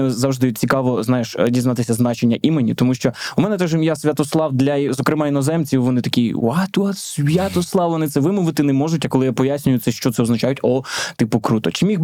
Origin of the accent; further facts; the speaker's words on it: Kyiv, Ukraine; Це вже я кажу, як корінний киянин. Я не знаю, в якому, ну, певно, в третьому вже поколінні.